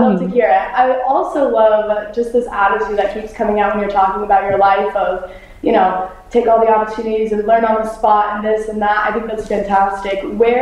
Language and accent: English; Utah, United States; I'm from Utah, so a lot of people don't drink coffee in Utah.